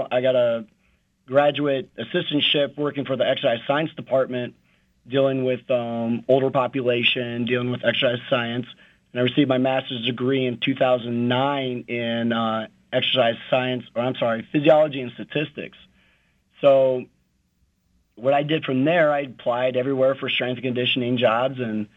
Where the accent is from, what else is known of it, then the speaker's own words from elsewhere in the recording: Ames, Iowa, United States; So I went back to school at Iowa State University, where I grew up in Ames, Iowa